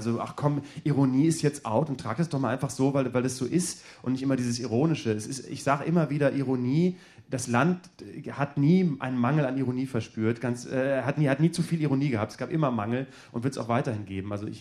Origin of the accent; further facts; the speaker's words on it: Bremen, Germany; als Bremer sowieso